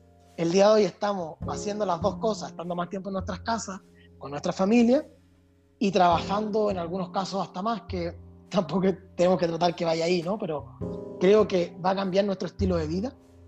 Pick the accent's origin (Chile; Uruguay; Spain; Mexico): Chile; now in Europe; yo soy chileno, yo te lo había comentado a ti, y bueno, estoy viviendo en Europa